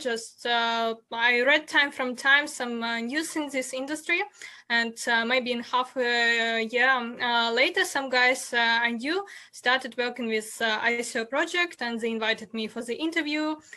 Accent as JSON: {"language": "English", "country": "Ukraine", "said": "And actually, I'm from Ukraine"}